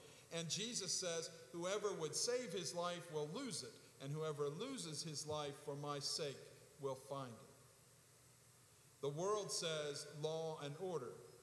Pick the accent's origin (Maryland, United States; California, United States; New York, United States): Maryland, United States; Rockville; walked down to the old courthouse in my hometown of Rockville, Maryland, to hear Jimmy Carter speak.